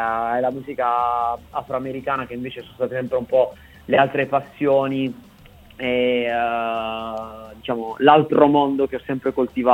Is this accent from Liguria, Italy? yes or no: no; Bari, Apulia, Italy; moved away as an adult; la lontananza da casa dopo 27 anni, io ho passato i primi 27 anni praticamente a Bari, ho fatto tutti gli studi lì, tutte le esperienze musicali comunque sono state fatte lì.